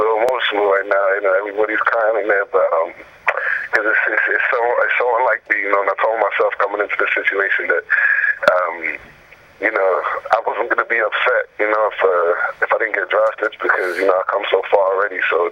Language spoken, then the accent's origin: English; England, United Kingdom; I played rugby growing up in England